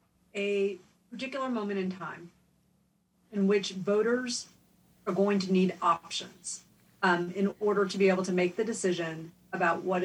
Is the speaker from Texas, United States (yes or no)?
yes; San Antonio, Texas, United States; I'm from Texas. I don't know if your listeners know that I'm from San Antonio.